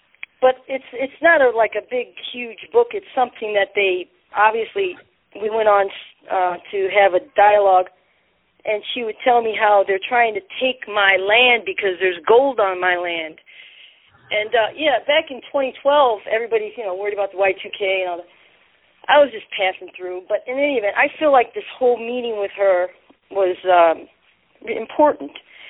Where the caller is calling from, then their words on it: Missouri, United States; from Missouri. Or I'm not from Missouri. I actually happen to be in Missouri.